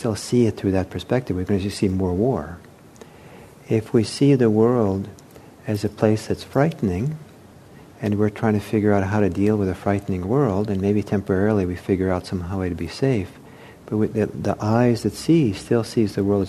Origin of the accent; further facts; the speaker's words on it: United States; I grew up in America, so I mean, I probably picked up a few macho values